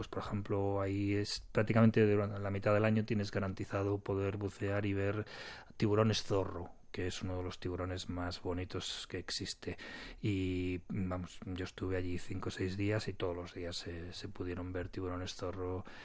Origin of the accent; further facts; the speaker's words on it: Galicia, Spain; Yo que soy gallego y estoy acostumbrado a comer buen pescado y marisco